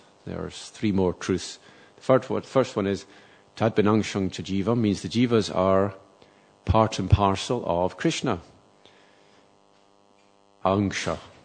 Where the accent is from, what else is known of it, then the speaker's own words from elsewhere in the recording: Scotland, United Kingdom; I come from Scotland. Sometimes it's good not to mention names, but I'm from Scotland.